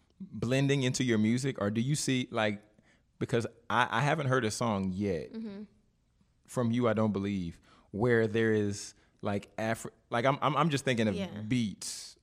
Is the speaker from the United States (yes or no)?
no; Nigeria; Yeah, I mean, because Nigerian culture, our African culture, I can really appreciate